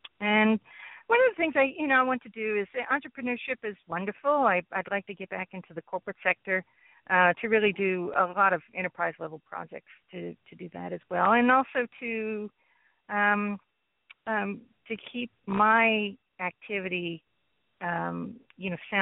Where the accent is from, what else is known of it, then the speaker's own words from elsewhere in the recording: Baltimore, Maryland, United States; moved away as an adult; now in Dallas, United States; I'm not a Dallas native. I'm originally from the Northeast. I'm a native of Baltimore, actually. And back in the 90s, I migrated here